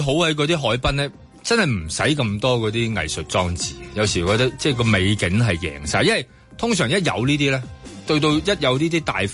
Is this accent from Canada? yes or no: no; Hong Kong; 好多人對於即係我哋香港人翻工係嘛？